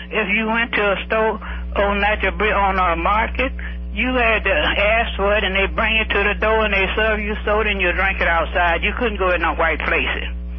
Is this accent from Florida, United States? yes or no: no; Arkansas, United States; now in St. Louis, United States; After I moved here from Arkansas to St. Louis.